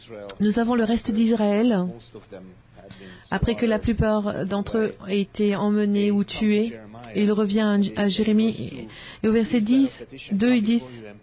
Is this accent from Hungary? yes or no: yes; Budapest, Hungary; je suis de Hongrie, à Budapest.